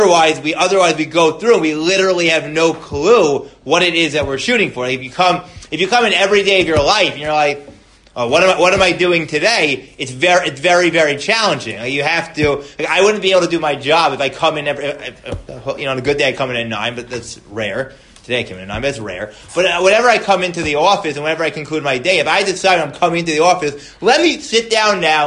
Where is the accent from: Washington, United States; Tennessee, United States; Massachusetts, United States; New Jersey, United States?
New Jersey, United States; Teaneck; I don't know if any of you are from Tinek. I'm from Tinek.